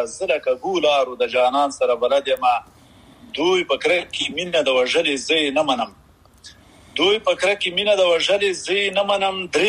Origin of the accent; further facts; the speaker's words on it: Chakoti, Paktia, Afghanistan; now in United Arab Emirates; زه خو خپله د پکتیا د اریوب یم، او د اریوب ولسوالۍ کې یو کلی دی چکوټی ورته وایي، هغه هلته مې خاپوړې کړي.